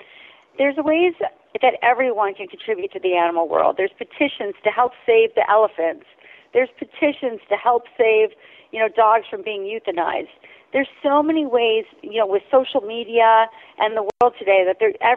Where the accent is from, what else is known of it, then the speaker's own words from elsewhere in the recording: Ohio, United States; now in New York City, United States; Yeah, so I grew up in Ohio. I had horses and rabbits and dogs and cats.